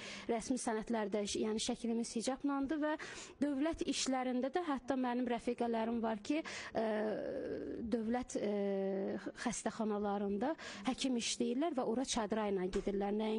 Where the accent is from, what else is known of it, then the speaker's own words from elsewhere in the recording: Agjabadi, Karabakh, Azerbaijan; now in Russia; Mən özüm Qarabağlıyam.